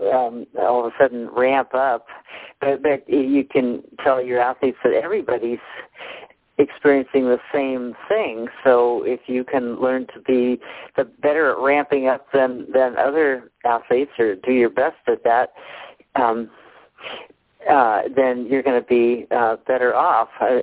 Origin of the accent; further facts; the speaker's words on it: Santa Barbara, California, United States; I just went for a short vacation down in Santa Barbara, which is my hometown